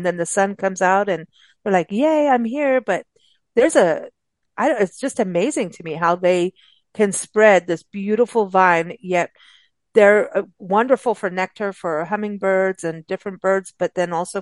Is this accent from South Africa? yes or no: yes; South Africa; also born or lived in Kenya; growing up in South Africa and Kenya